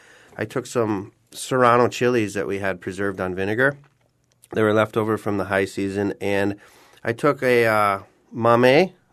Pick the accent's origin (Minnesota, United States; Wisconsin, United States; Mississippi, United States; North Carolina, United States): Minnesota, United States; You know, I'm from Minnesota originally where I pickle my northern that I catch in the winter because you can only feed your family so much northern.